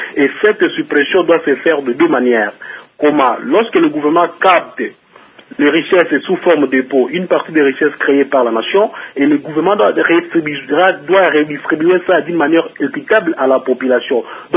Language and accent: French; Uvira, South Kivu, DR Congo; notamment ici chez nous à Ouvira